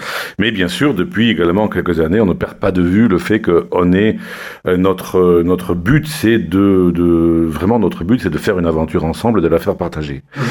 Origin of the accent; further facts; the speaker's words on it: Nouvelle-Aquitaine, France; also born or lived in Côte d'Azur; j'habitais là-bas pendant 15 ans, mais puis bien sûr ici aussi parce que je suis originaire des Landes.